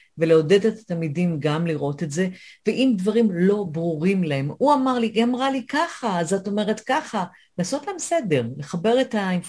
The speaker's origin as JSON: {"language": "Hebrew", "region": "England", "country": "United Kingdom", "lives_now": "Israel", "said": "המון עברו אליי, אני זוכרת בתקופה, הייתי להיט, כי באתי מאנגליה ומשכתי אנשים"}